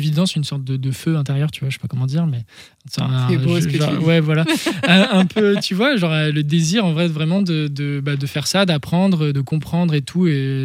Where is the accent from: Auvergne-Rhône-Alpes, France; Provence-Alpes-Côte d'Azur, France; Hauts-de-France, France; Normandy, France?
Auvergne-Rhône-Alpes, France; Oh, j'ai grandi à la montagne, entre l'Ain et la Haute-Savoie.